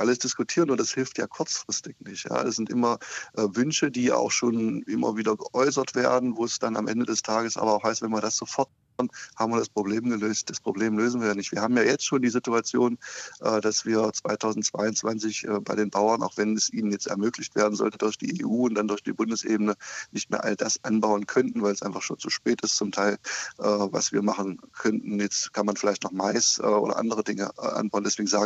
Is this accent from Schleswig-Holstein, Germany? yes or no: no; Saxony-Anhalt, Germany; Ich verweise immer wieder auf mein Heimatland Sachsen-Anhalt.